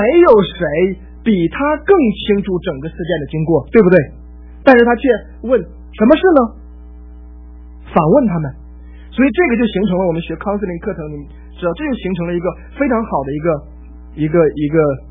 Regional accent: Henan, China; 用我们老家，我们河南老家里面叫吊丧

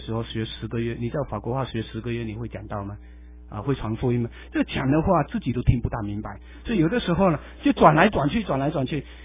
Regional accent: Malaysia; 我虽然是长大在马来西亚，虽然说是热惯的人

